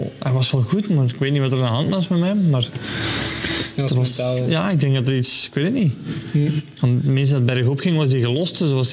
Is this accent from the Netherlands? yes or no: no; Belgium; En destijds als Belg vielde, en heel België zat op een kop van oog